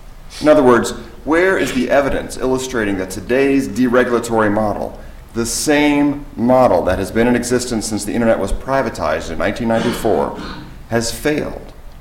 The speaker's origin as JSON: {"language": "English", "region": "Virginia", "country": "United States", "said": "Any other Jerseyites? I'm a Virginian, but, you know, very good."}